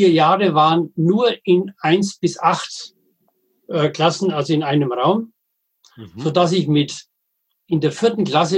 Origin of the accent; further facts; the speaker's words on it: Bavaria, Germany; Ich bin Mittelfranke und bin damit Bayer, aber ich würde nie in München sagen, ich bin ein Bayer.